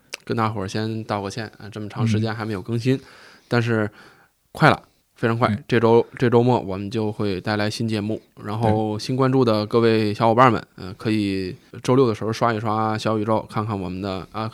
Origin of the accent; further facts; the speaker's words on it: Tangshan, Hebei, China; 因为我本身我是唐山人，然后大鱼呢又是成都人，然后我没有经历，但是我的父辈经历了那个76年的地震，